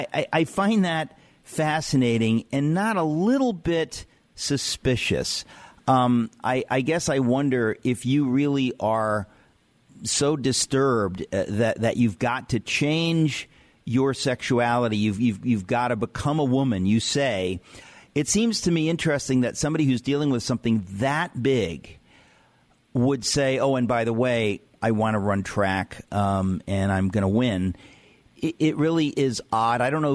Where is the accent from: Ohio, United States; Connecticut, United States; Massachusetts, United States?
Connecticut, United States; Danbury; Because this concerns, part of it concerns my hometown of Danbury, Connecticut.